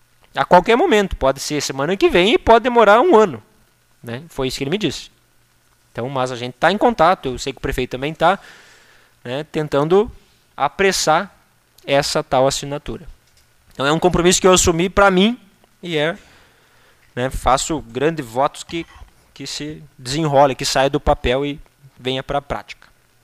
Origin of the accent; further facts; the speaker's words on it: Botão de Ouro, Brazil; por ser daquela comunidade também, onde cresci, não nasci, mas vim para o Botão de Ouro com 4 anos de idade e ali permaneci até agora de pouco e morar no Rincão dos Pires